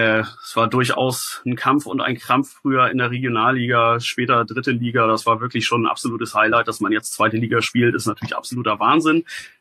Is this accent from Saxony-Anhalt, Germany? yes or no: no; Schleswig-Holstein, Germany; Ich bin Schleswig-Holsteiner.